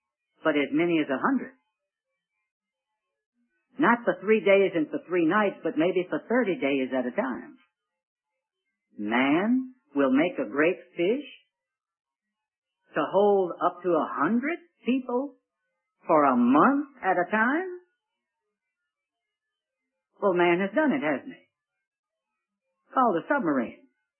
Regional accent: Richmond, Virginia, United States; For me to say that my hometown of Richmond is in the state of Virginia

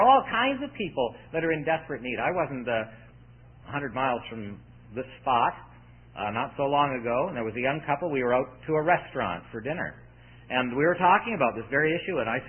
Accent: St. Catharines, Ontario, Canada; When we grew up in St. Catharines, we knew that the wires in our house were connected to Niagara Falls.

